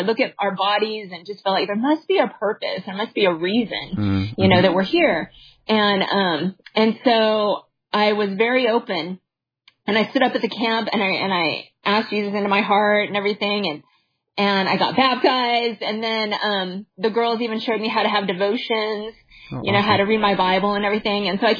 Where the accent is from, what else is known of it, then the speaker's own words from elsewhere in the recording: Huntington Beach, California, United States; so I grew up in Huntington Beach, and actually predominantly the area was Caucasian. And so the school where I attended, there was actually very few Asians there.